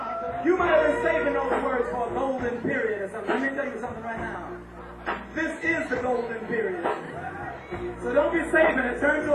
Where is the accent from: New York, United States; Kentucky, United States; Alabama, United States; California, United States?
New York, United States; Bronx; A good friend of mine from my hometown, too. Bronx, New York.